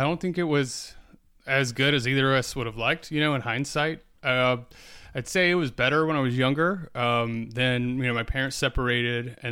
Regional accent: South Carolina, United States; also born or lived in Atlanta; now in New York, United States; But yeah, so I'm from South Carolina originally. That's where I grew up. I've lived in New York about 5-6 years now. And I moved here from Atlanta.

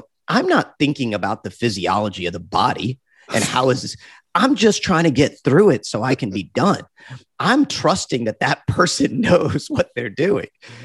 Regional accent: Georgia, United States; Main Street, which is the community I grew up in outside of Atlanta

